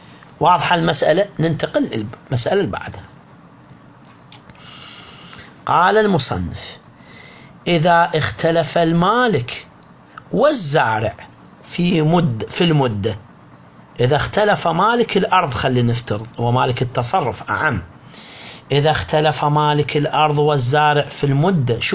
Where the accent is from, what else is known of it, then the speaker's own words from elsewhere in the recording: Iraq; احنا عندنا بالعراق